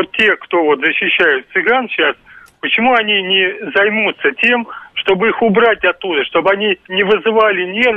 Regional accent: Moscow, Russia; я из Москвы.

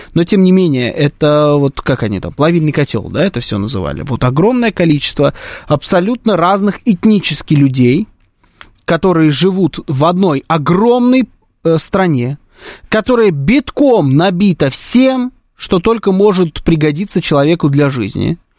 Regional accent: Russia; also born or lived in Uzbekistan; Я татарин, родившийся в Узбекистане, привезенный в 92-м году в Россию родителями татарами, родившимся в России. Я русский, безусловно, да.

